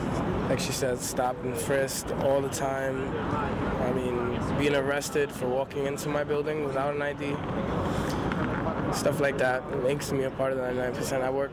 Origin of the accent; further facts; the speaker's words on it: Bronx, New York, United States; From the Bronx.